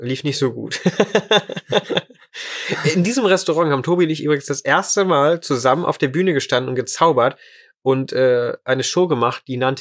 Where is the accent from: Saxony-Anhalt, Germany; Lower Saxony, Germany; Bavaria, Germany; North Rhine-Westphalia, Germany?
Lower Saxony, Germany; Braunschweig; Ich komme aus Braunschweig oder aus der Nähe von Braunschweig.